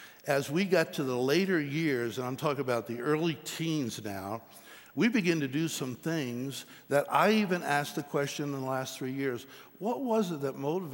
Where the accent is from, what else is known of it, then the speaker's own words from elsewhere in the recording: Pottsville, Pennsylvania, United States; I grew up back east in Pennsylvania. Kind of a town of about 20,000, so not a real tiny town, but a small town in the anthracite coal region area there, where the coal mines are all around that particular area. Although Pottsville itself was more like the county seat